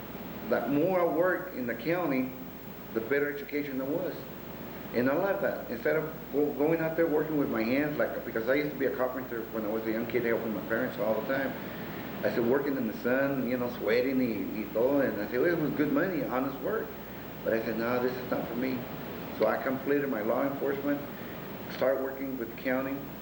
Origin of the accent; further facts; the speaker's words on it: Brownsville, Texas, United States; I was born in Brownsville, Texas in September 11, 1954. I'm 43 years old. I was living in Brownsville all my years until 70 years old.